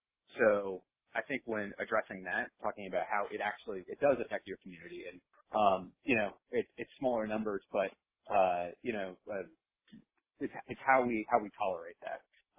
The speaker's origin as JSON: {"language": "English", "region": "Iowa", "country": "United States", "said": "But I'm from Iowa originally, and I graduated college, and I moved home for 2 weeks before coming out to New York."}